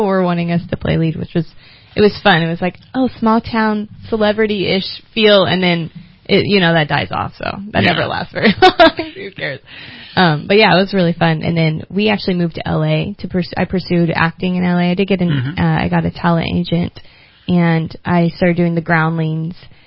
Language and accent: English; St. Paul, Indiana, United States; I grew up in St. Paul, which is like 1,000 people-ish, and then went to school in like Greensburg, which is probably like 10,000 people, very small town.